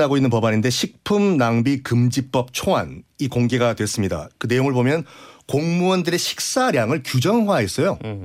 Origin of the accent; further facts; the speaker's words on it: Busan, South Korea; 저는 이제 부산인데 네. 약간 공기가 달라요.